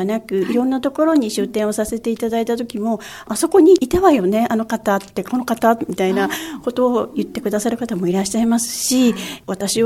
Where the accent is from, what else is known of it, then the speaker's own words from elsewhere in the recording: Minamisoma, Fukushima, Japan; そうです、生まれも育ちも福島県南相馬市です。